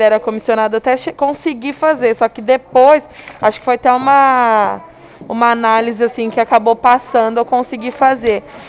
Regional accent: São Paulo, Brazil; Eu sou do interior de São Paulo.

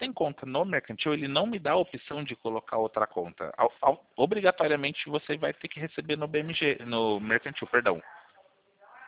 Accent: Sorocaba, São Paulo, Brazil; Sou de Sorocaba.

